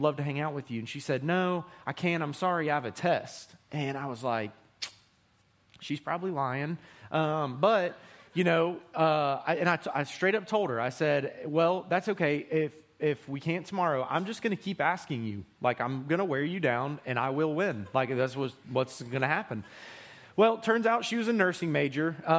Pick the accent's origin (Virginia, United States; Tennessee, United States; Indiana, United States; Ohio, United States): Tennessee, United States; also born or lived in Nashville / South Alabama; I was born in Nashville, and then my dad was a youth pastor, and then we moved to South Alabama, where he took a senior pastor position, and then we moved back to Middle Tennessee